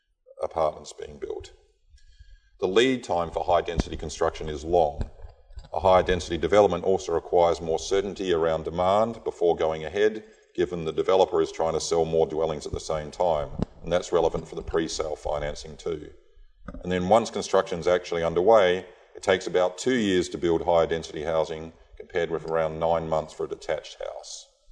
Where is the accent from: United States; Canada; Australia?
Australia; Adelaide, South Australia; So I'm from Adelaide originally, and we just don't have housing cycles there at all.